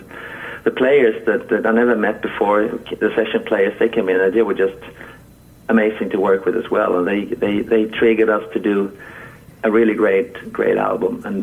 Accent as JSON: {"language": "English", "town": "Halmstad", "region": "Halland County", "country": "Sweden", "tie": "born or raised there", "said": "we have my hometown, Halmstad, where I am at the moment. It's a small town. It's about 80,000 people living here."}